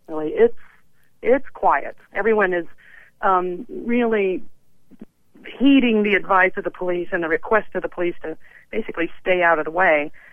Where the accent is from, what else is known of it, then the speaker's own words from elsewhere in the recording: Iowa, United States; Well, I'm from Iowa originally, and I went to the University of Iowa